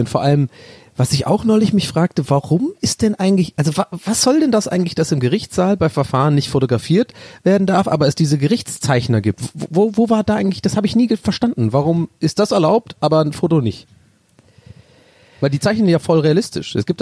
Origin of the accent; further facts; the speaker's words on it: Ireland; Nein, nein, Flake hast du bei uns in Irland.